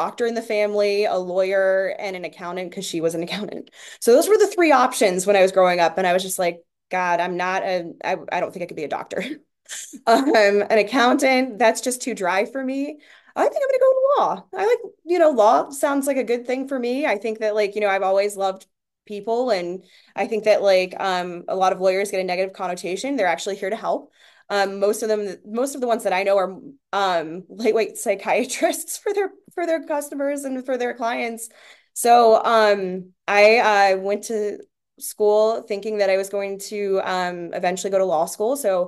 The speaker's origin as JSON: {"language": "English", "town": "Youngstown", "region": "Ohio", "country": "United States", "tie": "born or raised there"}